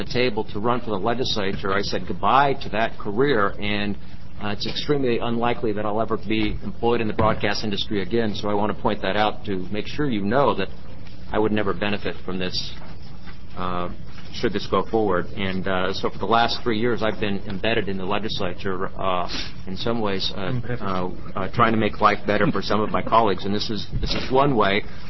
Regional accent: Portland, United States; to leave Portland, my hometown, or the only real option I had left was to re-sign and extend my contract with the only employer in Portland

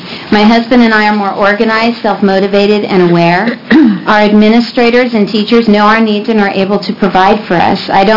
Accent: Hillsboro, Oregon, United States; I'm from Hillsboro, Oregon.

